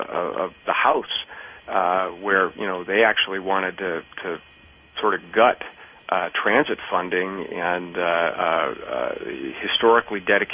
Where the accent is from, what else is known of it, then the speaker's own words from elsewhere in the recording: Battle Creek, Michigan, United States; in my hometown of Battle Creek, just last week, the ribbon was cut on the updated intermodal transportation facility